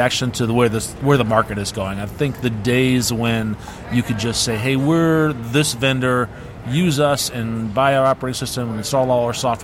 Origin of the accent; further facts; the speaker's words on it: Detroit, Michigan, United States; I'm going to see my mom. Because I'm from Detroit.